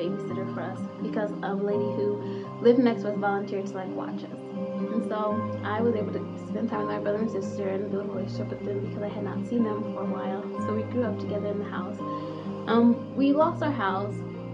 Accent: Indianapolis, Indiana, United States; This is my story. I grew up in Indianapolis, Indiana, with my mom and a brother and a sister.

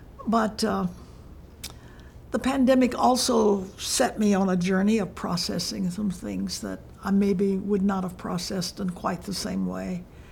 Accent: Alabama, United States; also born or lived in Asia; I grew up in Alabama, found my way eventually to Anderson College, married the love of my life

